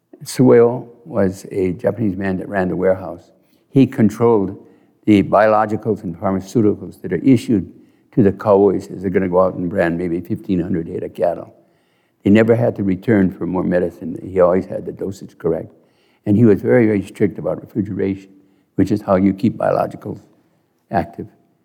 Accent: Ireland; I'm Irish, so we take a long time to explain.

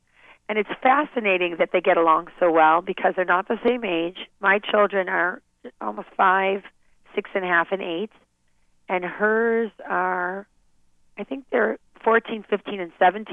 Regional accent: United States; And being an American, it's easier for me to reach out

